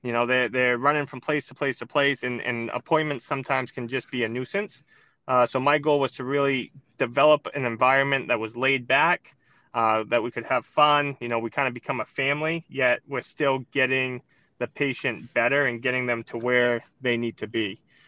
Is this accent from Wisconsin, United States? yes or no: no; Brewer, Maine, United States; Well, I grew up in Brewer, Maine, so I didn't venture too far. Stayed right in the area.